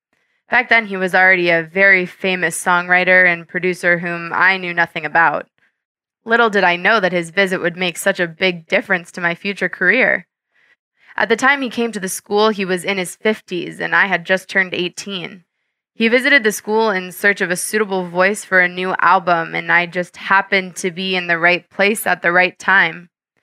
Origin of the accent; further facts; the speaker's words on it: Georgia; now in United Kingdom; I think I'm British in my mind and Georgian in my heart. You see, I call England home really because I've been living here for such a long time now, but Georgia is in my heart.